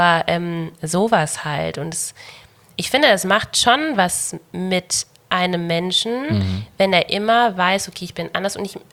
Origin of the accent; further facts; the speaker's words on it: Bavaria, Germany; Ich bin gebürtig, ich bin in Bayern geboren. So, ne? Also, so und da aufgewachsen